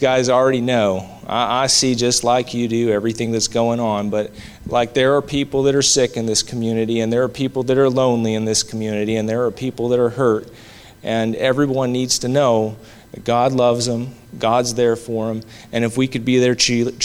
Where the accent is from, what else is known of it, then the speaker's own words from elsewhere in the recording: Washington, United States; my wife and I come from Washington State, and there's a lot of natural beauty in that state